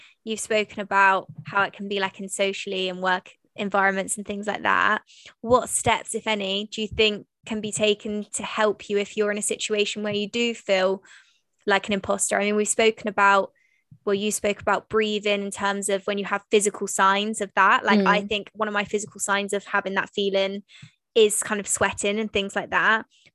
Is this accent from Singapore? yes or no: no; Bath, South West England, United Kingdom; when I first started out, when I was 18 from Bath, I couldn't afford to get the train.